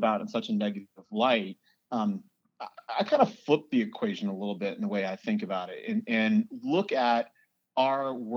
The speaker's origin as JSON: {"language": "English", "region": "Massachusetts", "country": "United States", "tie": "born or raised there", "said": "Mine started out as a growing up in Massachusetts and in the suburbs of Boston."}